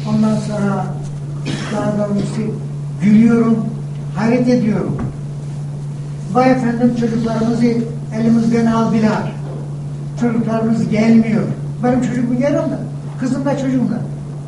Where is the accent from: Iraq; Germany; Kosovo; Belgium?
Kosovo; Turkish is a second language; moved away as an adult; now in Istanbul, Turkey; Ben 51 sene önce Türkiye'ye geldim İstanbul'da. Ben göçtüm, Yugoslavya'ya göçtüm, Kosova'da.